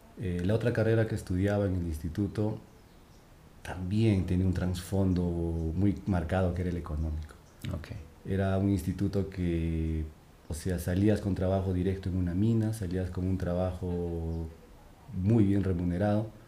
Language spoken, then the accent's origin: Spanish; Arequipa, Peru; born there; Bueno, yo nací en Arequipa.